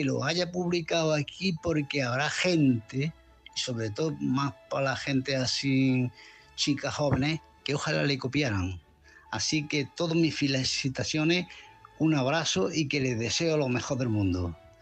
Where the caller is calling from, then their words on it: Malaga, Andalusia, Spain; de Málaga.